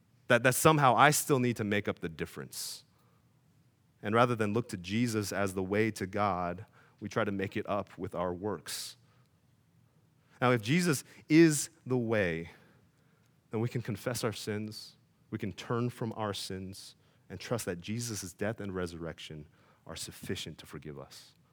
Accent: United States; it's only because I was raised in America that I was Christian.

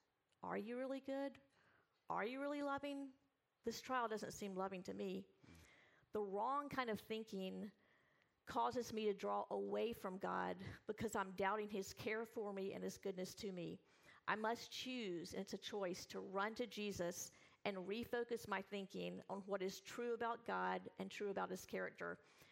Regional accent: the South, United States; I'm from the South, and that's what we all do.

